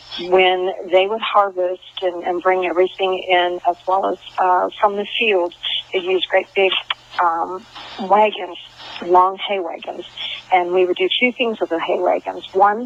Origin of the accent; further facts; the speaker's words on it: Chippewa, Ohio, United States; now in Florida, United States; I grew up in Chippewa, Ohio.